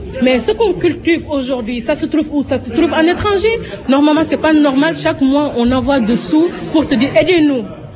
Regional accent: Senegal; moved away; Moi, je suis du Sénégal. Je sais qu'au Sénégal, on a du vie énorme.

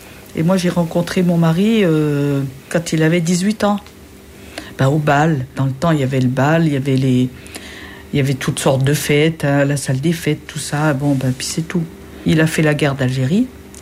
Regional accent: Valleroy, Grand Est, France; born there; moi je suis né à Valleroy, oui. Mais pas, c'était d'un milieu agricole, nous. C'était pas ouvrier comme maintenant.

